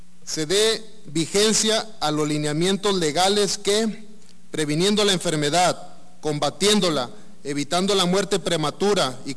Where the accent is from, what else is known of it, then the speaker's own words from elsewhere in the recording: Mexico; quisiera de manera particular como ciudadano mexicano, como diputado, expresar mi solidaridad